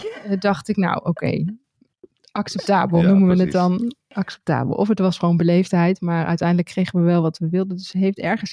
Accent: Netherlands; Het zal altijd te horen zijn dat we uit Nederland komen.

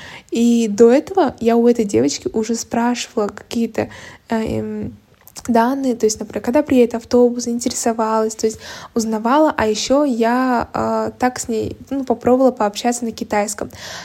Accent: Kazakhstan; я могла спокойно ответить на китайском, но потом говорила, что я из Казахстана

